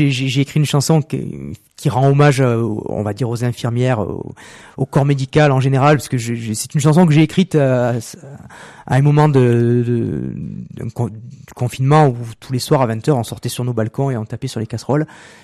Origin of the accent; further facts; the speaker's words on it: Marseille, Provence-Alpes-Côte d'Azur, France; Comme vous le disiez, je suis marseillais